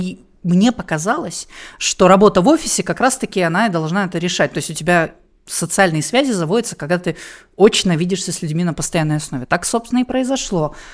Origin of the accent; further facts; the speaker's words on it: Rostov-on-Don, Rostov Oblast, Russia; то есть я как бы из Ростова-на-Дону